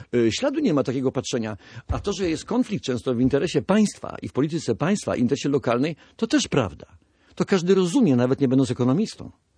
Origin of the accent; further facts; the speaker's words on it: Gdańsk, Pomeranian Voivodeship, Poland; bo my jesteśmy z Gdańska i my musimy ludziom w oczy spojrzeć